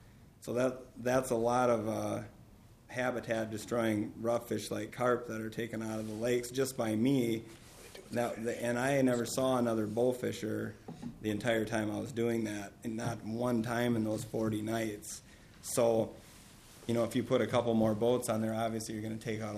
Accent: Mankato, Minnesota, United States; from Mankato.

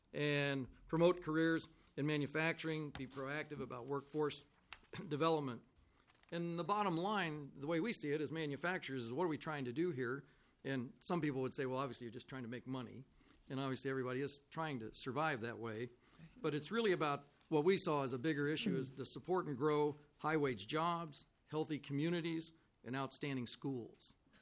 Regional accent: Ohio, United States; now in Minnesota, United States; And, you know, I grew up in Ohio.

